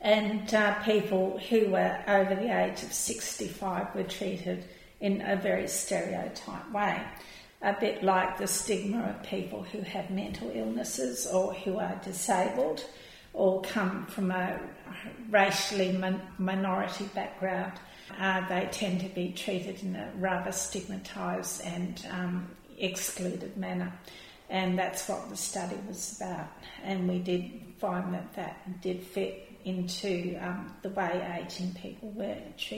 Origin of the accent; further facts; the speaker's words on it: Adelaide, South Australia, Australia; I come from a Australian family. I was brought up in Australia. I studied high school in Adelaide.